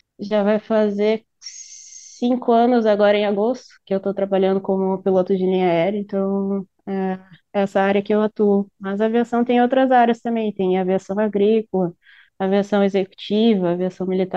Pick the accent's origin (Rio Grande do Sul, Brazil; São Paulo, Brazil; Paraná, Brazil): Rio Grande do Sul, Brazil; Espumoso; also born or lived in Mato Grosso do Sul; Eu tenho um carinho muito grande por Espumoso, mas eu nasci no Mato Grosso do Sul e eu fui para Espumoso com os meus pais, eu tinha 7 anos. Então, passei uma boa parte da minha vida aí, me formei aí na cidade